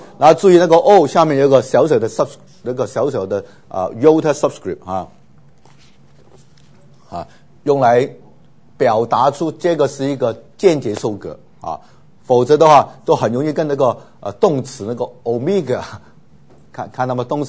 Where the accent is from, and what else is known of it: China